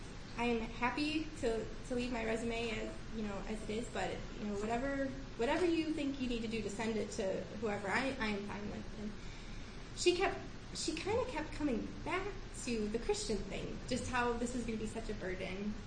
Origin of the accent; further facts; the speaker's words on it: Cleveland, Ohio, United States; We're from Cleveland, so we've just stayed together.